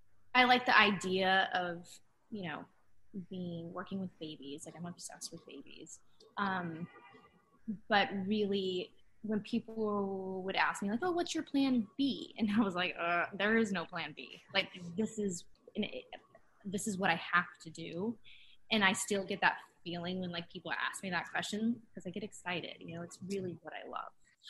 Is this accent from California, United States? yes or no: yes; California, United States; So I grew up outside of LA about an hour and a half.